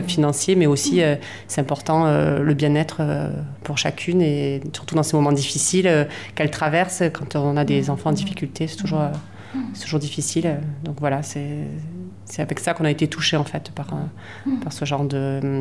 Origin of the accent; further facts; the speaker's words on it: Toulouse, Occitanie, France; On a commencé par Toulouse, tout naturellement, parce qu'on est Toulousain.